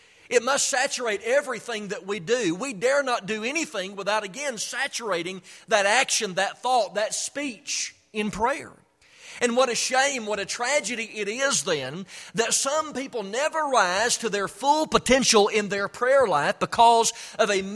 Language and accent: English; Chattanooga, Tennessee, United States; I'm sure it's the case that Charlie has known me longer than I've known him growing up in the Chattanooga area.